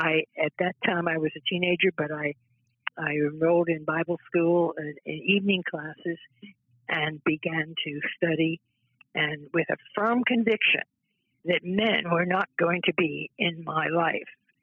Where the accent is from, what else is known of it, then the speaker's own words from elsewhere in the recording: Philadelphia, Pennsylvania, United States; had been very active in Christian Endeavor, which was a national youth organization in Philadelphia. I was from the West. We were divided into branches. I was West Branch